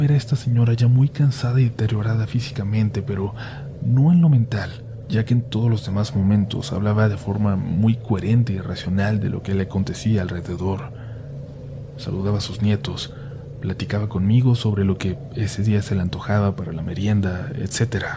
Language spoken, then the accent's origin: Spanish; Morelia, Michoacán, Mexico; Soy de Morelia, Michoacán, ciudad que recientemente se ha vuelto popular en el mundo del ciclismo por su ubicación ideal para tomar rutas de montaña y de ruta.